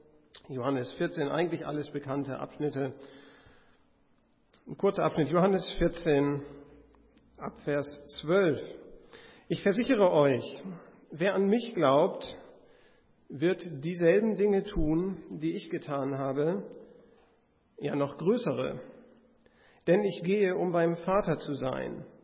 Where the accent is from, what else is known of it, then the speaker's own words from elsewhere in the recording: Bremen, Germany; Ich komme aus Bremen, bin diesmal mit meiner Familie auch hier